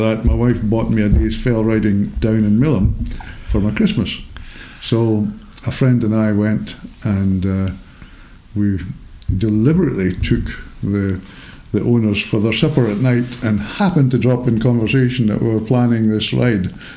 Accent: Scotland, United Kingdom; I grew up in the Parton Crismichael area.

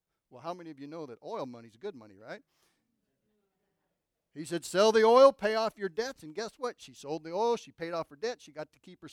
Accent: Buckeye, Arizona, United States; I grew up in Buckeye. You know, you get shot at, kicked, spit on, run over by a truck, and the girls in Buckeye are rough.

